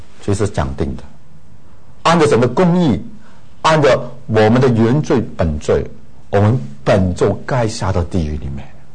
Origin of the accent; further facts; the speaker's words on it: China; 我们中国民族其实啊，真的非常的，可以说是比犹太民族比较起来，可能我们觉得我们比犹太人还好一点。